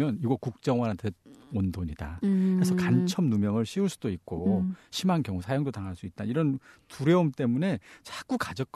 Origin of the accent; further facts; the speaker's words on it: North Korea; also born or lived in South Korea; now in United Kingdom; 어차피 북한에서 온 사람이라고 차별받을 바에야